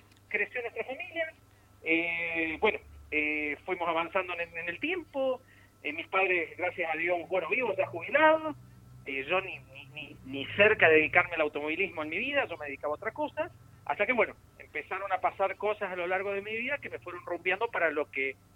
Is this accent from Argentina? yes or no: yes; Rufino, Santa Fe, Argentina; born there; now in San Luis, Argentina; No, en realidad nací en Santa Fe.